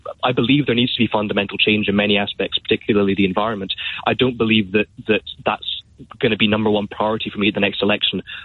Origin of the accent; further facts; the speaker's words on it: Scotland, United Kingdom; also born or lived in England; I moved up from England after the last election, after the 2019 election. I moved back up to Scotland.